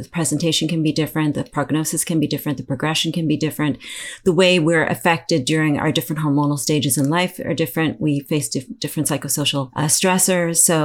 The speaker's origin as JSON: {"language": "English", "town": "Toronto", "region": "Ontario", "country": "Canada", "said": "I'm a little bit older. I'm 51 years old. I'm from Toronto, Canada."}